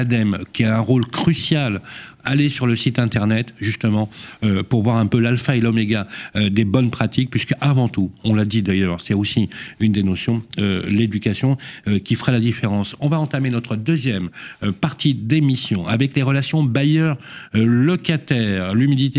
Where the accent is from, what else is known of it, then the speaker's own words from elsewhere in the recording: Lyon, Auvergne-Rhône-Alpes, France; on a un point commun, vous et moi, c'est que nous sommes lyonnais.